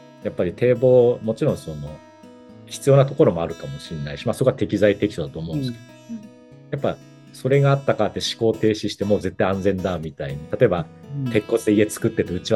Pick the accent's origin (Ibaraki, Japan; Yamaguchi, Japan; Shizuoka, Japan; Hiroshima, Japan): Ibaraki, Japan; 僕の田舎、まあ、茨城なんですけども